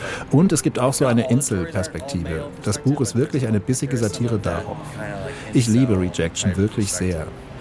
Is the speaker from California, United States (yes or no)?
yes; San Diego, California, United States; German is a second language; Ich komme aus San Diego.